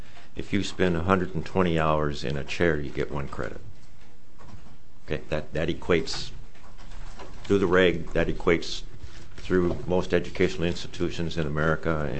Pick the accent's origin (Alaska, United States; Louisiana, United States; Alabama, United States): Alaska, United States; English is a second language; why I, as an Alaska Native, am speaking to you in English. It's not my native tongue. It's a cultural imprint that I don't have, but I have had to learn.